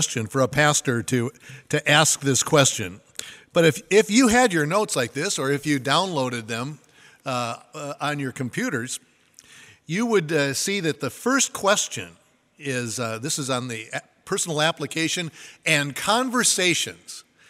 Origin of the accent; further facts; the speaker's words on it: Minnesota, United States; I'm from Minnesota, and when somebody asks you, would you like the last this, you're supposed to really say, that's code language.